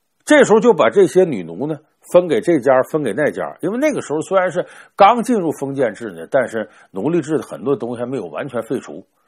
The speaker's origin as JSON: {"language": "Chinese", "country": "China", "said": "那不外乎我们中国人讲叫食色性也嘛"}